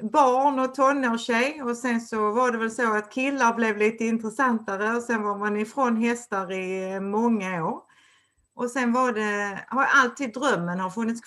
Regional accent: Skåne, Sweden; Jag är verkligen från Skåne, och men jag bor inte på en gård, utan jag bor på landet i liksom en vanlig villa eller boningshus.

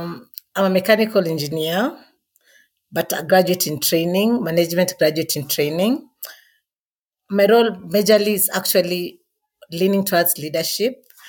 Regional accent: Western, Kenya; now in Nairobi, Kenya; I am from Western Kenya, born and raised. I currently live in Nairobi.

